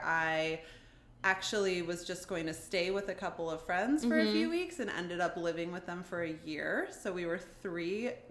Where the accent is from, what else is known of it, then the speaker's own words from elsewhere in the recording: California, United States; moved away as an adult; now in New York, United States; Full disclosure, I'm from California.